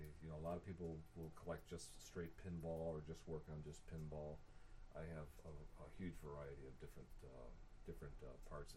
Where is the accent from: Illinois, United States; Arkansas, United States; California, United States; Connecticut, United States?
Illinois, United States; Chicago; born there; I was born in Chicago.